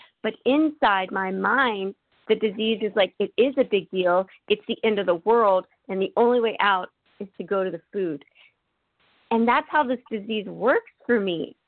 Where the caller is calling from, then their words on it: Florida, United States; I'm calling from Florida.